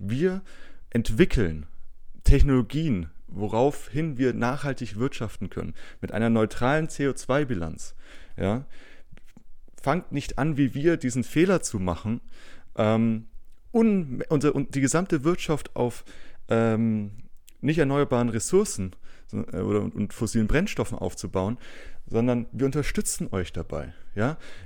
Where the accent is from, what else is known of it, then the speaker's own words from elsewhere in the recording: Nuremberg, Bavaria, Germany; wir als Nürnberger, sag ich jetzt mal, im Großraum, wir sind ja auch ein bisschen Ausländer hier unten, ne?